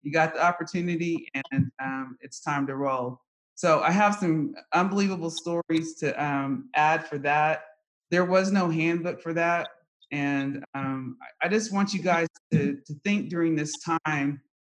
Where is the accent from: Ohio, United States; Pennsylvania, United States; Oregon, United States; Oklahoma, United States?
Oklahoma, United States; I grew up in Tologa, Oklahoma, and my family was the only Black family in the entire county.